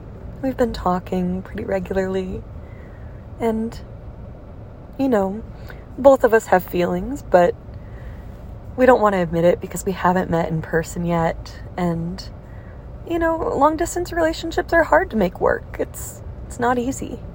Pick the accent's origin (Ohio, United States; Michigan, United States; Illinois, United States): Illinois, United States; Chicago; now in California, United States; You know, I'm actually originally from Chicago too. I wonder if any of you can hear it in my voice. I don't think I have an accent anymore, but a lot of people in California seem to pick up on it